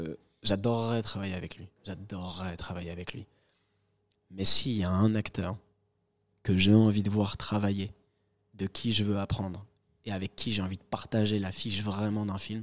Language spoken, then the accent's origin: French; Morocco; Moi, quand on me demande, je dis, je suis marocain.